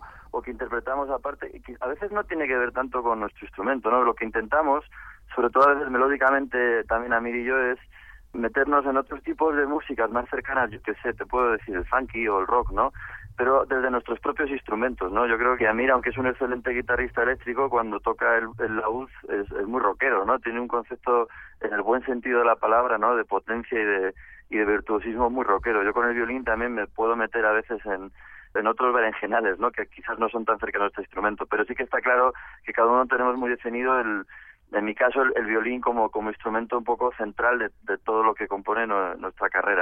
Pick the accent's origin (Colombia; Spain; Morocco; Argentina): Spain; Burgos, Castile and León; soy de Burgos, de hecho ahora mismo estoy en Burgos